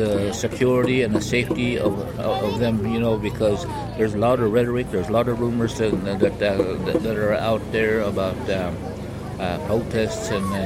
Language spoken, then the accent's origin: English; United States; And then so we stand as one with the Standing Rock tribe, not only the Arapaho, but I'm from the Arapaho tribe.